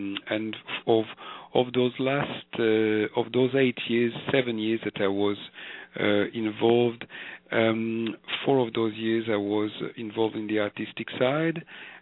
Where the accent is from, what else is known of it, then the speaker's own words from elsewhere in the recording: France; also born or lived in Morocco / Israel; I was born in Morocco, yeah. And I grew up there until I was 5. And then my parents moved to Israel, and they stayed there until I was 10. And then they moved to France. And so I stayed there, and we stayed there until I was 27.